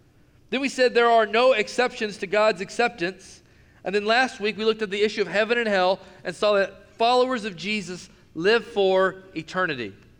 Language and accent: English; Knoxville, Tennessee, United States; See, I grew up in Knoxville, Tennessee. Specifically, South Knoxville.